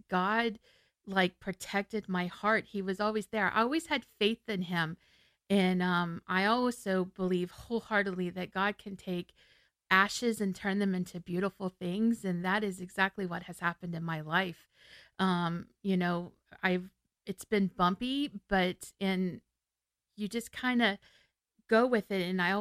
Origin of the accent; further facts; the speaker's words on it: Florida, United States; I grew up here in Central Florida. Like, my mom and all of her brothers were born in Kissimmee.